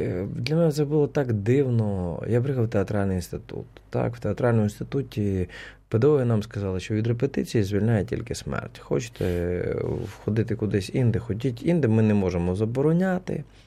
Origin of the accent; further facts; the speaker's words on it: Zakarpattia Oblast, Ukraine; Да я виріс в Латориці, у мене жабри мали з'явитися вже давно.